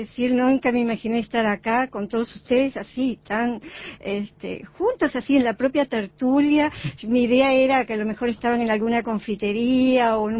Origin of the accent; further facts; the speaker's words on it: Uruguay; Y bueno, somos unos cuantos uruguayos así también.